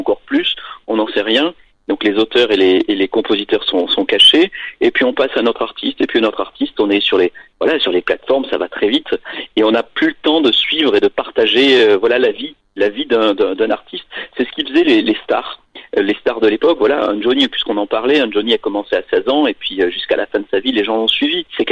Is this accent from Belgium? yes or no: no; south of France, France; puisque moi je viens du Sud aussi